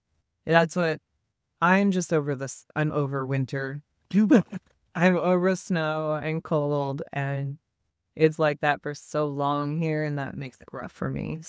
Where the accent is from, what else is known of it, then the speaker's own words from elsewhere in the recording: California, United States; born there; Originally, I was born in California, and I lived there.